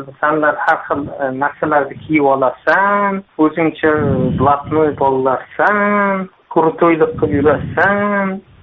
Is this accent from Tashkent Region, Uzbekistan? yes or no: yes; Chirchiq, Tashkent Region, Uzbekistan; Men Chirchiqdan.